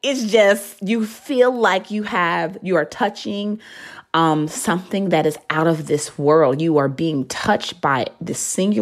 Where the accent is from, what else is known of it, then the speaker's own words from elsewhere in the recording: the South, United States; I come from the same soil as her. Like, I knew about growing up in the South.